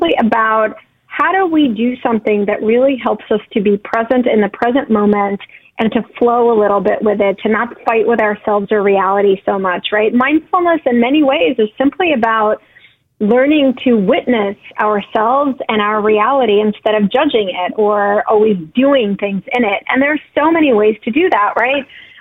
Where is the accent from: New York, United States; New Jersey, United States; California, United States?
New York, United States; Like to me, like I'm a New Yorker, like I don't have a green thumb on my body